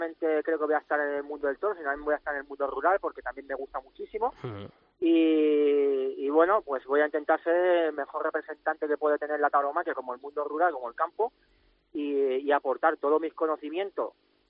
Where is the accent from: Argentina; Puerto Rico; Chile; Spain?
Spain; Barcelona, Catalonia; en mi tierra, ¿no? Porque me he presentado por Barcelona